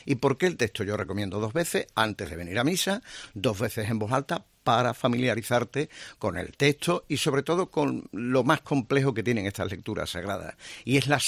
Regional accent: Seville, Andalusia, Spain; also born or lived in Madrid; Yo soy sevillano. He trabajado, como nos pasa a los periodistas y a ti, pues mucho tiempo en Madrid.

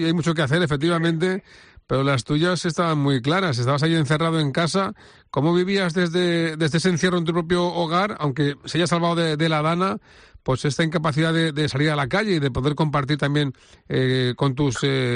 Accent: Valencian Community, Spain; yo he ido al Palmar a comer como tantos valencianos muchísimas veces

